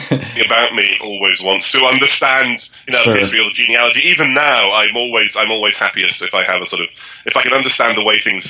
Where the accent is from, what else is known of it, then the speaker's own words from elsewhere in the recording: South West England, United Kingdom; also born or lived in Cardiff, Wales; My mum's family are all Welsh coal miners. My dad's from the west of Ireland, from County Cork. But I grew up mostly in Gloucestershire, in the west of England.